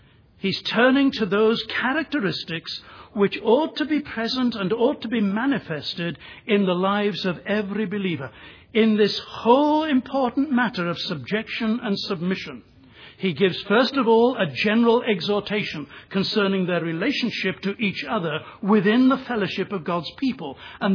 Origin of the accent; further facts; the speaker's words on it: England, United Kingdom; I'm English, you're American.